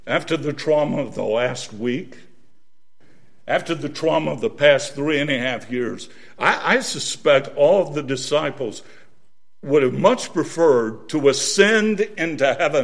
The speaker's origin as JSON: {"language": "English", "town": "Winston-Salem", "region": "North Carolina", "country": "United States", "tie": "born or raised there", "said": "I'm concerned about Winston-Salem. It's my hometown. It's where I spent the first 23 years of my life."}